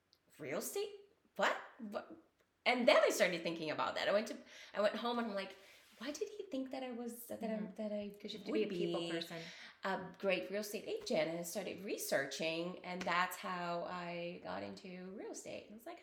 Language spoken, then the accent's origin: English; Brazil; English is a second language; moved away as an adult; I am originally from Brazil